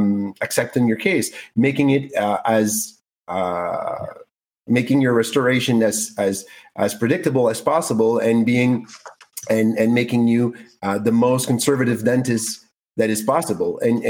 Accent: Canada; I'm French Canadian and I'm a male

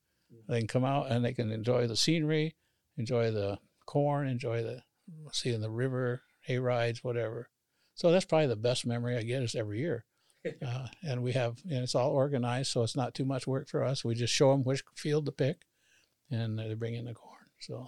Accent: Midwest, United States; now in Vermont, United States; I came from the Midwest, and I saw what dairying is like here, at least in Vermont, New England.

